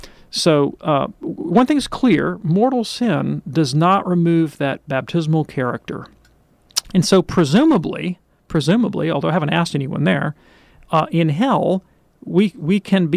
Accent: Southern US, United States; Even though I'm from the South, I didn't grow up listening to bluegrass.

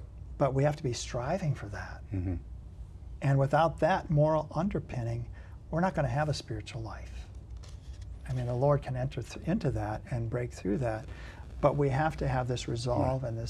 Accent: Iowa, United States; now in Alabama, United States; I came from Iowa to Alabama, didn't know a soul here.

